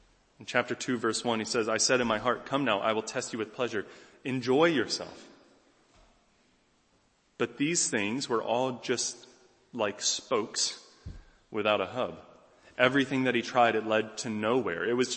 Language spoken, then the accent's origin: English; North Carolina, United States; Where I grew up in North Carolina, in the southeastern United States